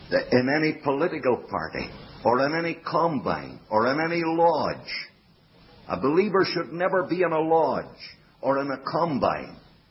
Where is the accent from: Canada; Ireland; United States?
Canada; if they don't like the Scotch, well then I say I'm a Canadian citizen